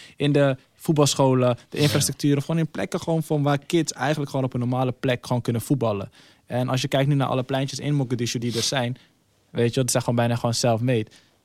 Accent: Nigeria; Ja, ik ben Nigeriaans.

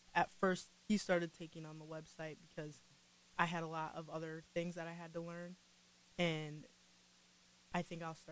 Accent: Illinois, United States; And I'm not from Iowa, so I was not used to it when I was moving here, like how seriously people take college sports. Because I'm from Illinois, we have every professional sports team known to man.

